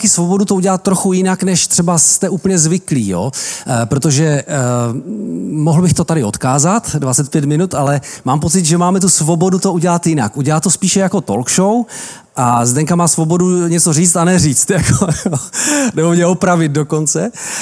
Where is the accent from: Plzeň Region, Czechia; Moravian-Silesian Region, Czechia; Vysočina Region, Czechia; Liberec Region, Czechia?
Moravian-Silesian Region, Czechia; Ostrava; now in Čeladná, Czech Republic; z Ostravy, ale už nejsme, jsme z Beskyd, jsme z Čeladné